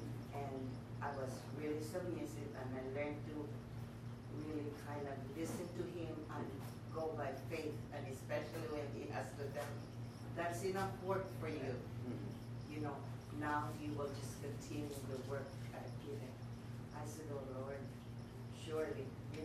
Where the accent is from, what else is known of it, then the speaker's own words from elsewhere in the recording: Philippines; born there; moved away as an adult; I was born in Philippines.